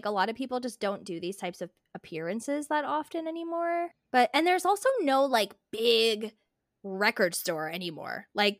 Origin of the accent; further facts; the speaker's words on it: New Jersey, United States; Like, I'm from New Jersey.